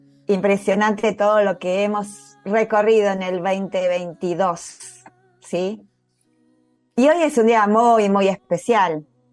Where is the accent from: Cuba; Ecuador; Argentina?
Argentina; la alegría que tenemos como argentinos